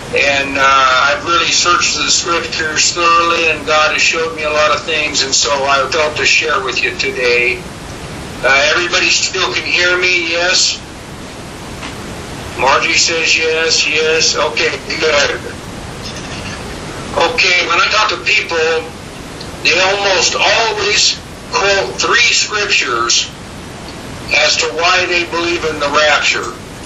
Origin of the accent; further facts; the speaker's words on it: California, United States; from California.